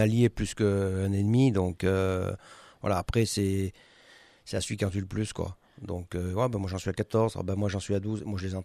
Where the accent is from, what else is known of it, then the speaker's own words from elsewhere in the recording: Jonchère, France; Moi quand j'étais gamin, je chassais sur Jonchère puisque je viens de là-haut.